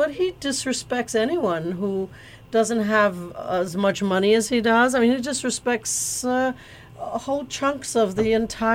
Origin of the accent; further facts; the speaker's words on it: England, United Kingdom; first language English; well, English was my first language from England. I'm an English subject, you know